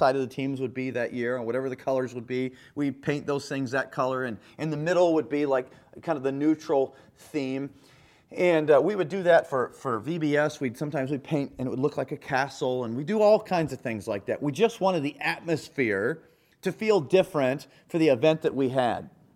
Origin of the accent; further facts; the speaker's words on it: Kansas, United States; I grew up in the Midwest in the state of Kansas.